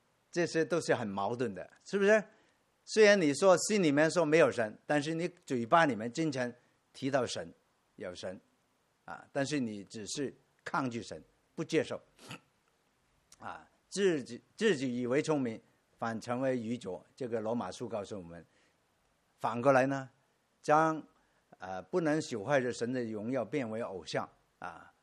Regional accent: China; 我们从国内来的同胞都明白这一点，我从小虽然不是从小信耶稣，但是我从小是有神论的，我父母是拜偶像

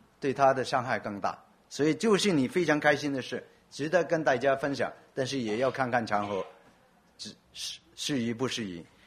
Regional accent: Guangdong, China; first language Cantonese; 我们广东话说不经大脑说话

